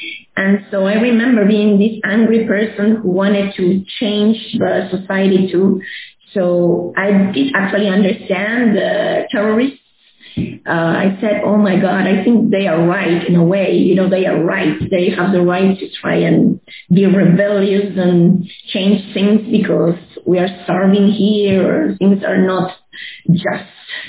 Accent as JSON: {"language": "English", "region": "Lima", "country": "Peru", "tie": "born or raised there", "said": "Well, I grew up in Lima, Peru in the 80s, and we had terrorism there."}